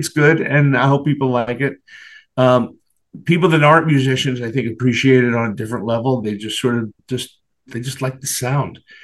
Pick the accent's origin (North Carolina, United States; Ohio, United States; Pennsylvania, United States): Pennsylvania, United States; Philadelphia; which is my tribute to my hometown and a little poke in the eye